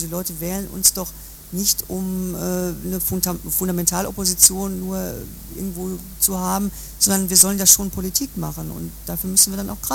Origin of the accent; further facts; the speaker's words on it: Hagen, North Rhine-Westphalia, Germany; Ich komme nicht aus dem Osten, sondern aus Hagen in Westfalen